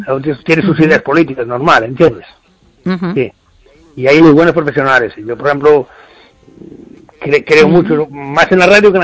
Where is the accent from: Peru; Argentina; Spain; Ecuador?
Spain; Ferrol, Galicia; de Ferrol.